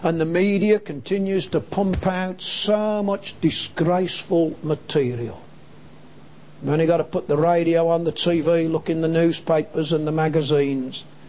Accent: Birmingham, West Midlands, United Kingdom; I can remember growing up in Birmingham

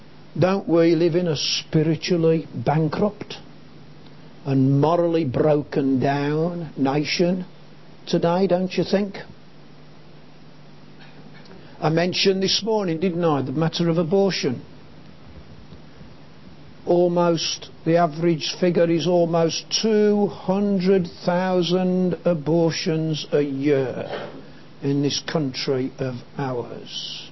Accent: Birmingham, West Midlands, United Kingdom; I can remember growing up in Birmingham

